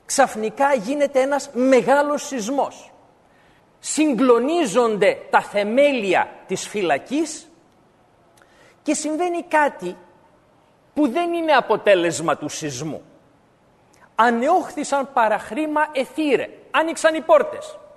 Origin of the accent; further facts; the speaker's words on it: Greece; Και βλέπετε, εμείς ως Έλληνες έχουμε ως εθνικό σπορ την γκρίνια.